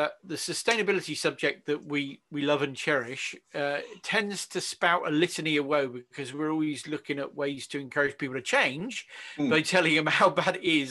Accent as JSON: {"language": "English", "country": "United Kingdom", "said": "And we're British. We always like having that stiff upper lip."}